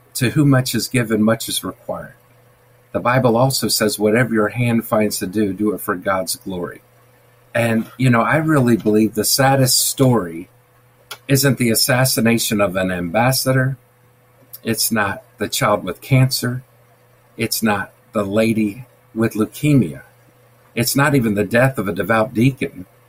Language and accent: English; Washington, District of Columbia, United States; born there; I was born on Capitol Hill. Mom and Dad worked there as early as I can remember, walking those corridors of Congress